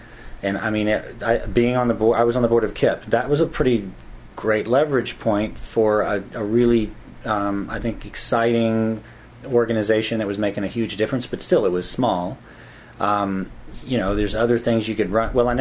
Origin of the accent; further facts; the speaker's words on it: Houston, Texas, United States; also born or lived in New York; I'm from Houston, but when I was in New York working in the 80s